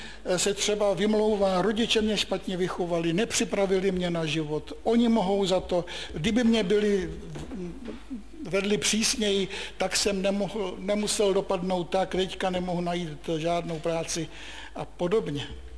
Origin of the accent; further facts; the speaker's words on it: Bohemia, Czechia; tak už jsem se téměř přihlásil, že jsem taky z Čech